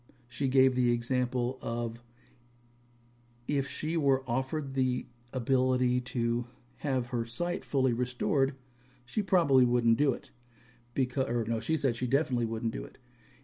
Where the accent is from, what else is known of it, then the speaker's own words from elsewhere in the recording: Bible Belt, United States; Growing up in the Bible Belt, I knew a lot of people